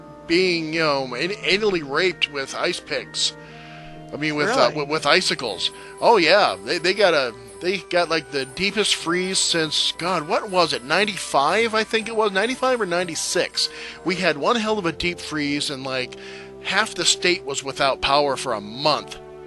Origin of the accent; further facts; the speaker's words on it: New Hampshire, United States; But yeah, people in my home state of New Hampshire right now really getting pummeled.